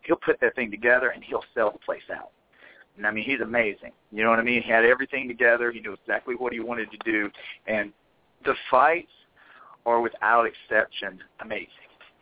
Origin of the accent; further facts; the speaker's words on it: United States; And I guess because being American, they just assumed that I was a cokehead.